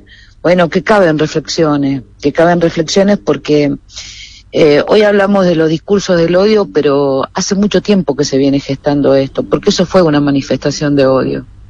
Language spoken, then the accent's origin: Spanish; Argentina; como argentinos y argentinas que somos